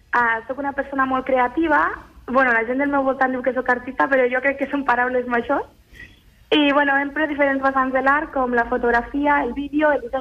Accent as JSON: {"language": "Catalan", "town": "Bell-lloc d'Urgell", "region": "Catalonia", "country": "Spain", "said": "Sí, soc del poble de Bell-lloc d'Urgell, d'aquí de Lleida."}